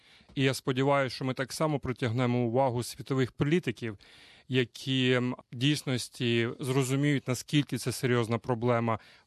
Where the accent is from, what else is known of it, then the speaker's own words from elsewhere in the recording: Kyiv, Ukraine; born there; я народився в Києві, на Україні. В 1970 році